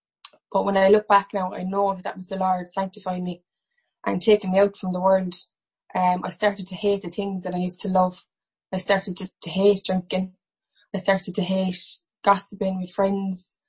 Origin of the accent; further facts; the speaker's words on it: Limerick, Munster, Ireland; I'm born and bred in Limerick all my life. I was raised a Catholic.